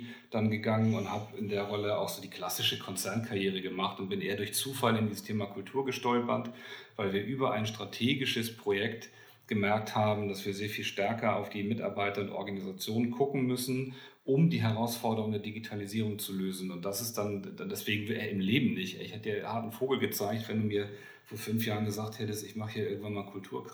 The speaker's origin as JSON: {"language": "German", "region": "Hamburg", "country": "Germany", "tie": "born there", "said": "Also ich bin in Hamburg geboren, habe dann ein bisschen studiert"}